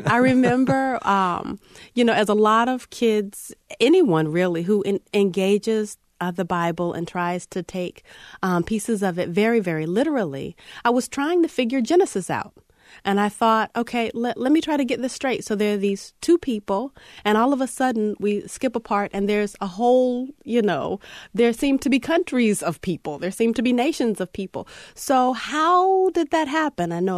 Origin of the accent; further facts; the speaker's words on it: Charlotte, North Carolina, United States; I often say I grew up across the street from Charlotte because our area got annexed into Charlotte later.